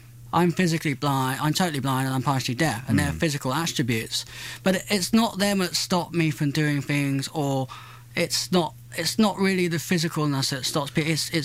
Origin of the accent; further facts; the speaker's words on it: England, United Kingdom; I've always grown up in England, people are quite mo